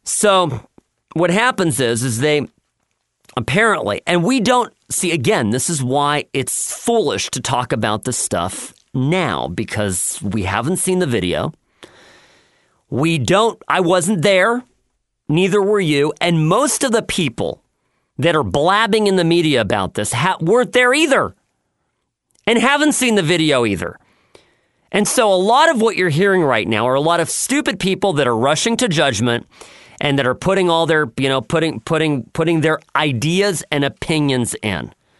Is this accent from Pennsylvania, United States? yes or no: no; Irvine, California, United States; English is a second language; I'm just a kid that grew up in Irvine to European parents. English is my second language.